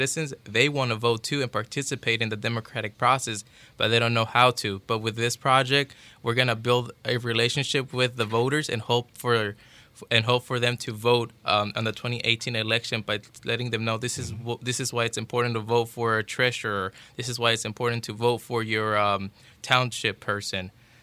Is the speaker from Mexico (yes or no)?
yes; Mexico; now in United States; I'm originally from Mexico, but I migrated to the United States. So I'm one of those documented students here in Indiana.